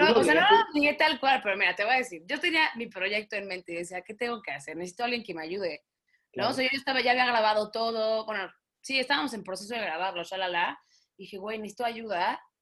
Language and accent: Spanish; Mexico; soy cantautora mexicana, tengo 24